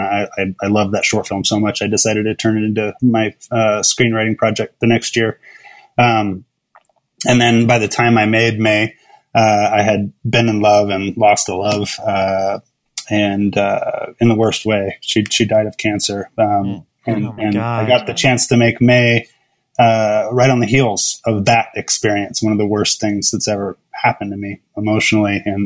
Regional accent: California, United States; Yeah, you got California's handled it great. That's my home state, so I'm proud of you guys.

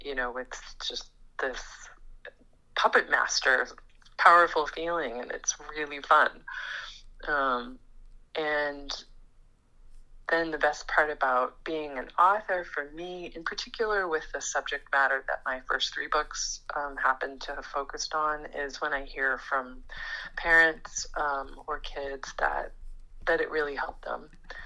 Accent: Boston, Massachusetts, United States; I decided to go meet her because I grew up in Boston and she lived in California.

